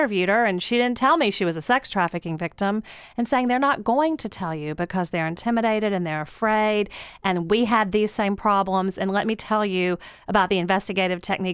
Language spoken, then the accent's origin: English; the South, United States; accent: Southern; It also made it pretty easy to handle Senator Menendez from New Jersey, who was bowled over by my Southern accent